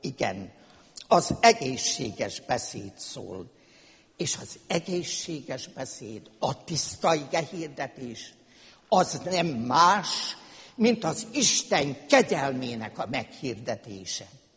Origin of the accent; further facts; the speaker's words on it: Hajdúszoboszló, Hajdú-Bihar, Hungary; Emlékszem rá, mint gyerekkoromban Hajdúszoboszlón voltak olyan nagy családok, ahol a nemzedékek egy házban éltek.